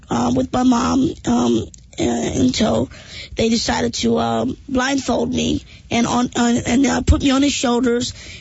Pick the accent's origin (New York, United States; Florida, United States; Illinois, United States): New York, United States; Brooklyn